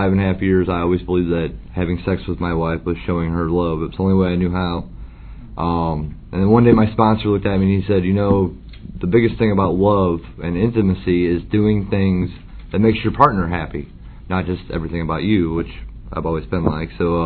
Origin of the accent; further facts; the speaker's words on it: St. Louis, Missouri, United States; I'm from St. Louis.